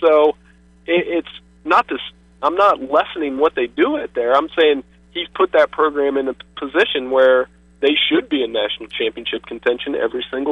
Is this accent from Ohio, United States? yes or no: yes; Ohio, United States; I say, you know, I grew up, my dad was from Michigan, grew up in that area, grew up in Ohio